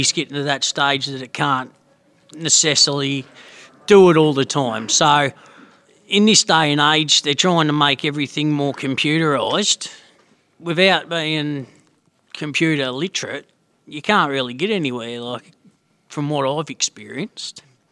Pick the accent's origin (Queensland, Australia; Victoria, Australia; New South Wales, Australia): Victoria, Australia; Mildura; I'm from Mildura.